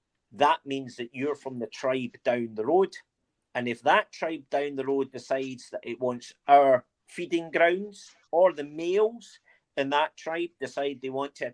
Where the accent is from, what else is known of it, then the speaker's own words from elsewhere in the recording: Scotland, United Kingdom; accent: Scottish; People who are from England will understand right away that I am Scottish, because they can hear the Scottishness in my accent.